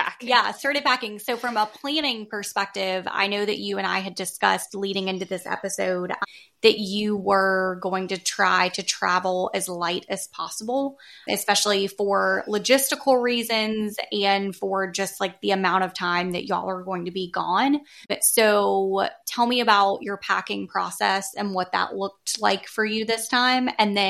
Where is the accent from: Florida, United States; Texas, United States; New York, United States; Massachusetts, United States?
Florida, United States; Like, we're from Florida, where, I mean, literally the heat index today in August was 112.